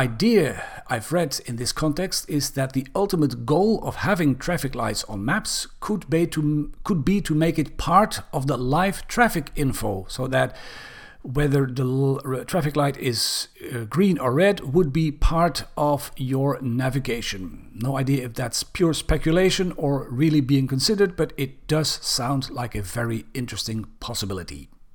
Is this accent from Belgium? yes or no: yes; Belgium; English is a second language; Also in my home country, Belgium